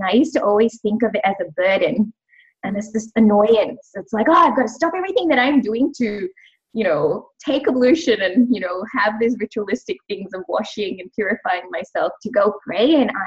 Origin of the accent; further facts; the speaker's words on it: Sri Lanka; moved away as an adult; now in Australia; because I grew up in Sri Lanka and only came to Australia when I was 18 years old.